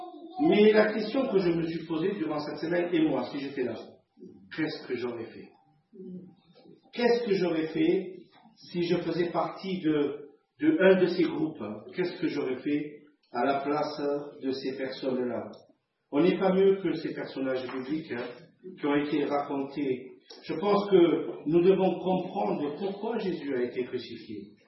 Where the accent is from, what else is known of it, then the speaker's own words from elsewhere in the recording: France; Alors, j'ai compati, parce que je suis un Français, donc je compatis avec cette dame.